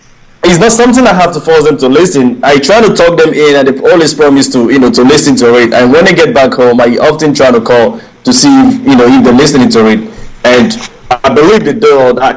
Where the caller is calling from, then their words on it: United States; I'm actually calling from the United States.